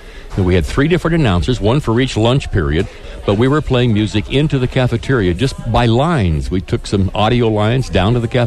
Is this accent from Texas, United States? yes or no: no; Albuquerque, New Mexico, United States; Started actually in Albuquerque. I grew up in Albuquerque.